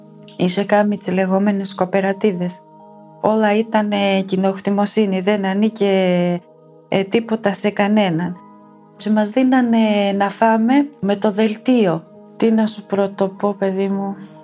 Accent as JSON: {"language": "Greek", "town": "Himara", "region": "Vlorë County", "country": "Albania", "tie": "born or raised there", "said": "Γεννήθηκα στη Χιμάρα της Βορείου Ηπείρου. Τα παιδικά μου χρόνια ήταν πάρα πολύ δύσκολα"}